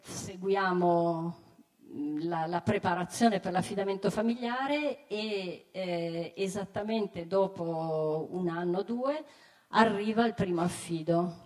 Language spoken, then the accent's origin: Italian; Turin, Piedmont, Italy; io sono una cooperatrice salesiana, quindi ho questa matrice salesiana, sono torinese